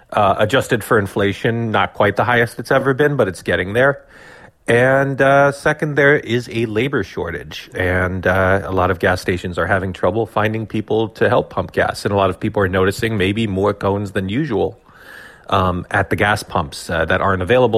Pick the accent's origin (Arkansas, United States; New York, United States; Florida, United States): New York, United States; I'm not a New Jersey native, but I've always, you know, I grew up in New York State, fairly close to New Jersey